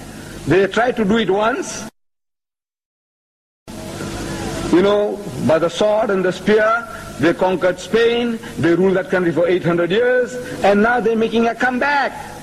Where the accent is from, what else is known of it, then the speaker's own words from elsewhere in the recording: Maharashtra, India; You can mistake me for a Pathan, a Punjabi, or a Gujarati from the Bombay province. Actually, I'm from there. I'm a Hindi. I'm a man from Hind.